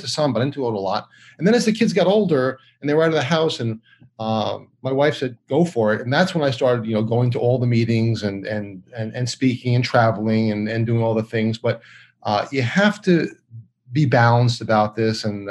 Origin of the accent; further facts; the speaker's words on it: New York, United States; I grew up on Long Island next to a farm.